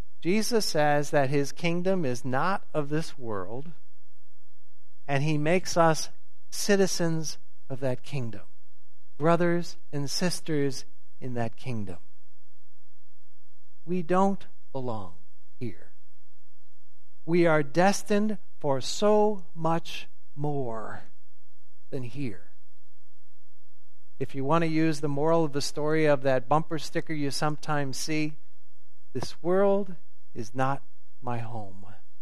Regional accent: St. Louis, Missouri, United States; I grew up in St. Louis, as most of you know, and for the first 6.5 years of my life, lived in a house that my father built.

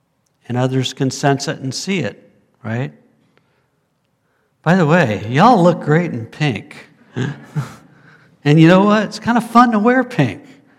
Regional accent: United States; I guess I'm an American, right?

